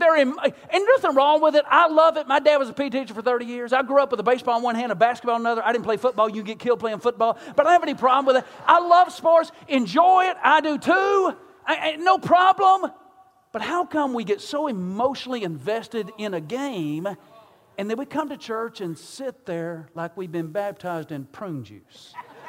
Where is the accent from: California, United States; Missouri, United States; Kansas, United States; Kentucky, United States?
Kentucky, United States; I'm from Kentucky, and they would say, well, what do the ladies do while the guys are watching television? I said, you ain't been down here.